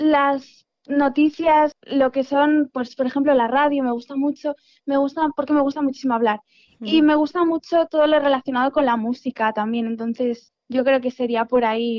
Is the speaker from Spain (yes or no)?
yes; Pola de Laviana, Asturias, Spain; entreno 6 días a la semana, 4 en la piscina de mi pueblo de Pola de la Viana, 1 en Oviedo